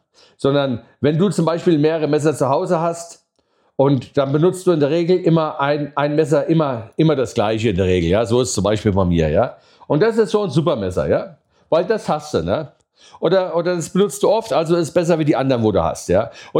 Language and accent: German; Bavaria, Germany; ich komme aus dem Ostallgäu und so, Nähe Kaufbeuren.